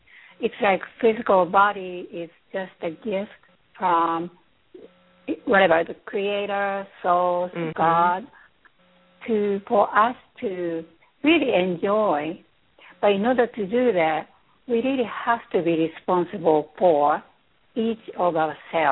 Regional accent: Tokyo, Japan; born there; English is a second language; moved away as an adult; also born or lived in England; Yes, I was born in Tokyo 47 years ago.

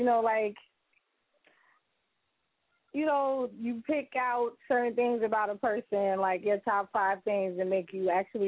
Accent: Long Island, New York, United States; I'm from Long Island.

